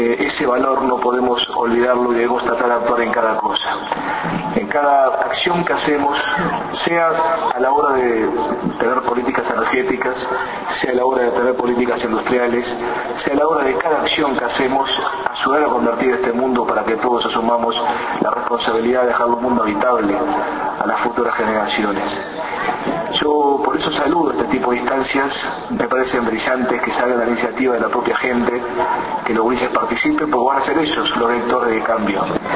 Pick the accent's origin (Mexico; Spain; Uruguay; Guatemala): Uruguay; como un uruguayo que tiene dos hermosos nietos